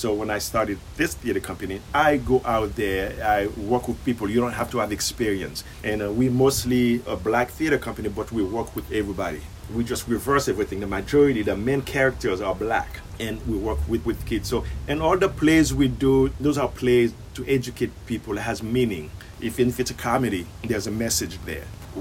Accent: Haiti; now in New York City, United States; I'm originally from Haiti. I moved up here in 1982. I live in New York City

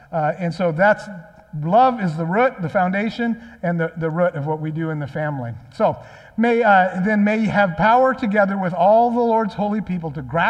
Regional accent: Aberdeen, Washington, United States; I grew up in Aberdeen, which is just at the bottom of the rainforest down there, and we spent a lot of time up in the rainforest.

